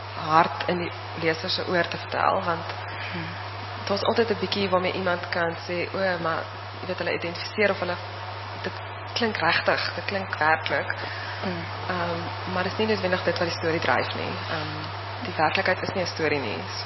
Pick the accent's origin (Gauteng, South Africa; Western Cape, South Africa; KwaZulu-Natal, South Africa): KwaZulu-Natal, South Africa; Zululand; ek het self in Zululand groot geword of ek toe gebore en ook elke vakansie daar spandeer en ek het altyd vreeslik heimwee gehad oor die suikerriet.